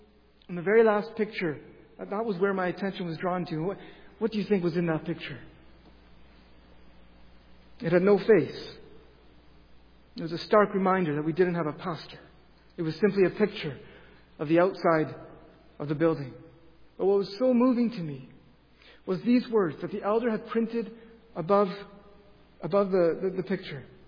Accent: Nitro, Ontario, Canada; moved away as an adult; now in Grand Rapids, United States; When I left my hometown in Nitro, Ontario, to come to Grand Rapids

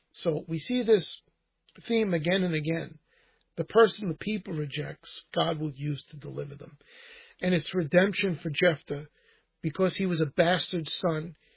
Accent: Brooklyn, New York, United States; accent: Brooklyn; So this is very comical. This is with my Brooklyn accent.

